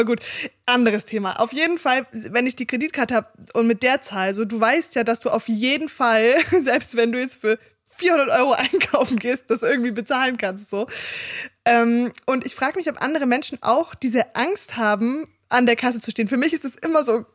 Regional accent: Swabia, Germany; Und ich bin Schwabe

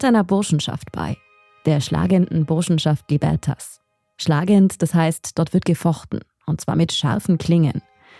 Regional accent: Tyrol, Austria; Vor allem in meiner Heimat Tirol.

